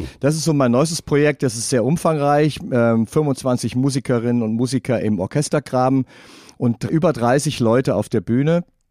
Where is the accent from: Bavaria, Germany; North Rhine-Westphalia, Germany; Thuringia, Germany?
North Rhine-Westphalia, Germany; wobei ich aus einer Freikirche komme. Freie evangelische Gemeinde in Siegen, Geisweid. Also ich komme aus dem Siegerland. Sehr fromme Ecke.